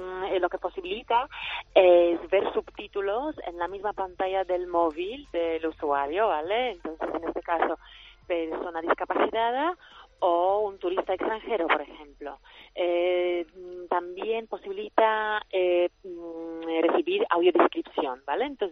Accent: Poland; Spanish is a second language; porque yo soy de Polonia y hay muchos turistas polacos en España

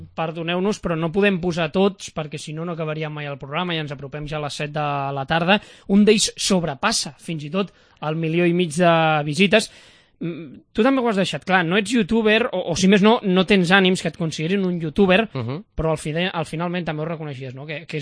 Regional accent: L'Hospitalet de Llobregat, Catalonia, Spain; com tots dos som de l'Hospitalet

